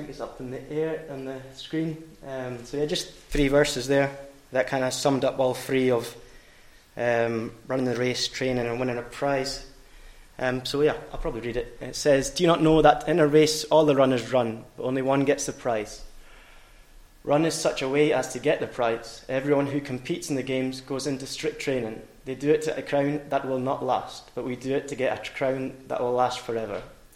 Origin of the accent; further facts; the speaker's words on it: Fort William, Scotland, United Kingdom; I grew up in Fort William, which is known as the outdoor capital of the UK.